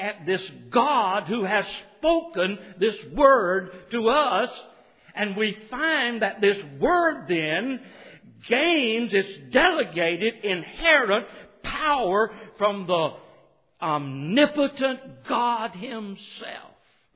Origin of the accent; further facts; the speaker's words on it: Boca Chica, Mississippi, United States; For instance, where I grew up over in Boca Chica, Mississippi, we talked about a man being a man of his word.